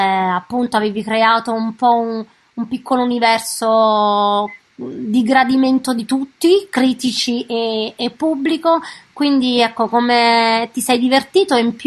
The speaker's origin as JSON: {"language": "Italian", "town": "Naples", "region": "Campania", "country": "Italy", "said": "da napoletano"}